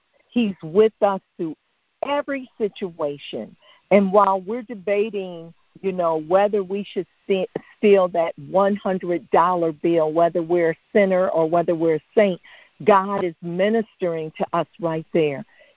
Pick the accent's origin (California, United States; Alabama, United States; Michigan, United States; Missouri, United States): Missouri, United States; St. Louis; I am from St. Louis in the Midwest, the gateway to the arch.